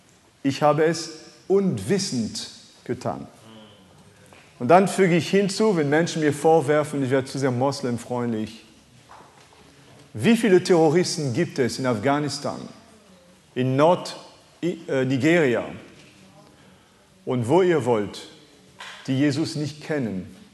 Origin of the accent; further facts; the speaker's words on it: France; first language French; German is a second language; now in Germany; Das ist Französisch, meine Muttersprache.